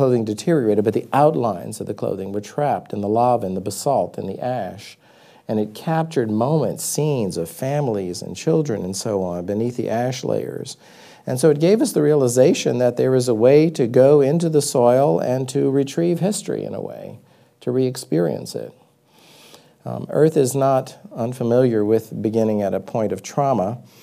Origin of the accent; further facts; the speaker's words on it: Louisiana, United States; My background is I grew up in Louisiana.